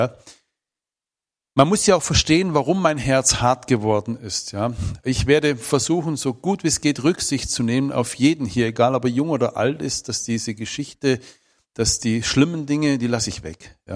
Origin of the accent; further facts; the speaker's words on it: Baden-Württemberg, Germany; Und das Dorf, wo ich herkomme, das war vor 100, 200, 300 Jahren das ärmste Dorf in Württemberg. Meine Vorfahren nannte man Jenische, die weißen Zigeuner.